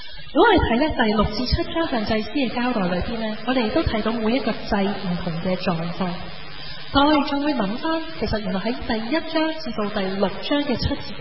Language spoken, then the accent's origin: Cantonese; Hong Kong; 可能呢個我哋香港人嘅諗法啦，咁樣。